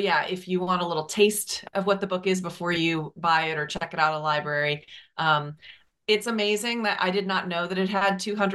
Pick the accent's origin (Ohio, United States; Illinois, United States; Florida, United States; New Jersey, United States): New Jersey, United States; also born or lived in California; now in Virginia, United States; Well, I lived in California for about 17 years. I grew up in New Jersey.